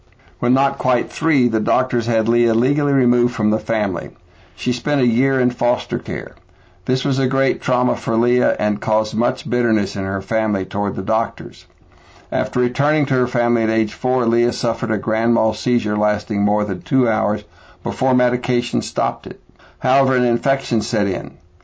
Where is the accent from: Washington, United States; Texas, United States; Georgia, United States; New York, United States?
Texas, United States; Amarillo; from Amarillo, Texas